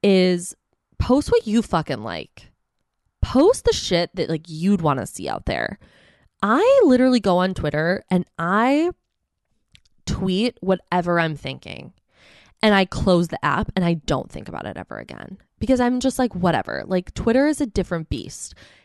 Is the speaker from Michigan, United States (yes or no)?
yes; Plymouth, Michigan, United States; now in Royal Oak, United States; So I grew up in Plymouth, which is about 20, 25 minutes outside Detroit. And then I lived downtown Detroit for several years. And then now I'm in Royal Oak, which I love.